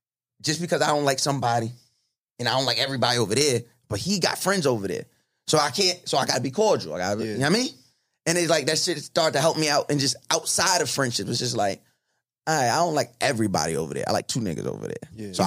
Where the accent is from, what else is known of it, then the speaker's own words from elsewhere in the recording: New York, United States; like you're from Brooklyn, I'm from Long Island, off rip.